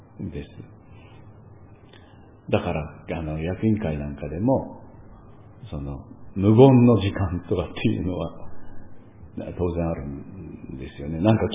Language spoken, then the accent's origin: Japanese; Akita, Japan; 私は東北人、秋田県人なんですけども、